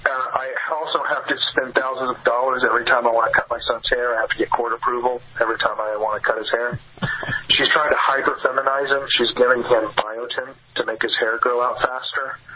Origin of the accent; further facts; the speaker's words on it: Texas, United States; I grew up here in Texas, so before I could shoot and hunt, when I was a young boy, I used to use an Apache throwing stick